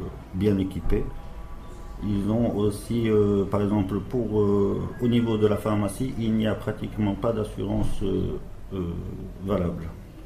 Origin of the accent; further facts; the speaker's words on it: Morocco; je suis un Marocain d'origine iranienne avec un cœur qui bat au rythme tchèque.